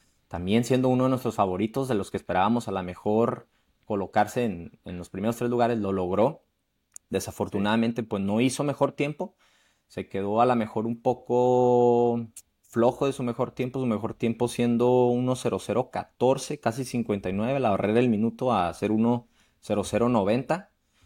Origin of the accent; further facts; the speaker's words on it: Chihuahua, Mexico; en Chihuahua, de donde yo soy.